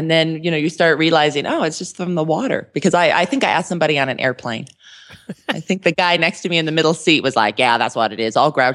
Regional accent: Aurora, Colorado, United States; from Aurora, Colorado

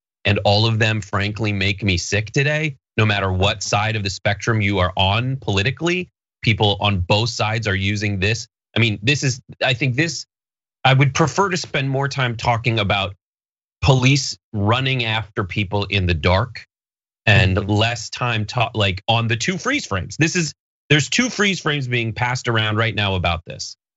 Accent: California, United States; Like, I'm from the San Fernando Valley, and knowing a lot of people who are having bar mitzvahs

